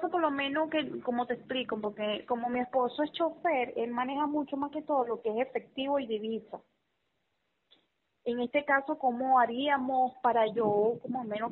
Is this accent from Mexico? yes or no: no; Miranda, Venezuela; nosotros somos de los Valles del Tuy.